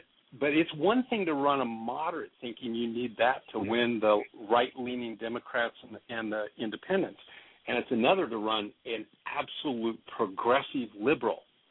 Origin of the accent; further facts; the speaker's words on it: Alaska, United States; Because I'm from Alaska, or like I said, was half my life in Alaska, and what they did to her in that state of Alaska, that where she finally resigned, and I mean I lived right there in Juneau, in the state capital, for half my life.